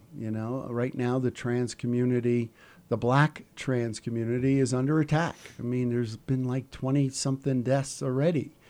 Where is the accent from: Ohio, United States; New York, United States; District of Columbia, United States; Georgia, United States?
New York, United States; And being a Catholic, Italian, Irish Catholic, growing up in New York and being somewhat of a sports fanatic